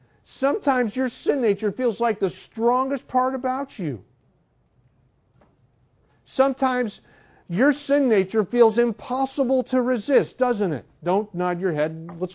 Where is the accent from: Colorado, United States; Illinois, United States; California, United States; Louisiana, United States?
Illinois, United States; Palatine; When I was growing up, I grew up in Palatine, Illinois, just outside of Chicago, one of the suburbs.